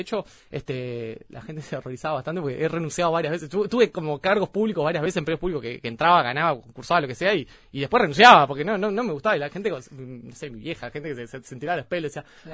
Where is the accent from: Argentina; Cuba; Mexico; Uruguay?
Uruguay; Ciudad de la Costa, Canelones; Yo vengo de una familia así como laburante, trabajadora, entonces está, para poder bancarme, nosotros somos de Ciudad de la Costa